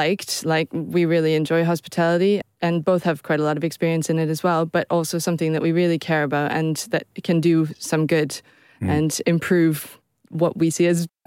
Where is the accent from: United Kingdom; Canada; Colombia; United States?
Canada; Tess and I grew up in Canada